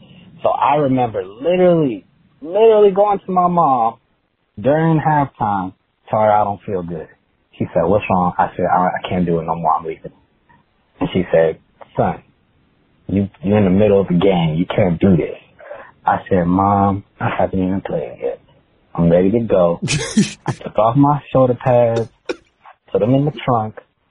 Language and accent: English; Inglewood, California, United States; now in Orange County, United States; So I grew up, if you know anything about Cali, I grew up in the Inglewood area.